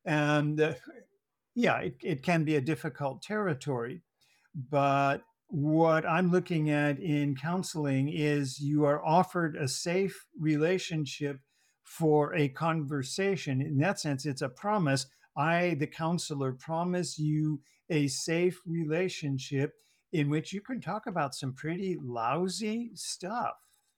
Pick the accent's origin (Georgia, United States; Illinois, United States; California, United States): California, United States; And I grew up in California. Nobody's going to dictate to me.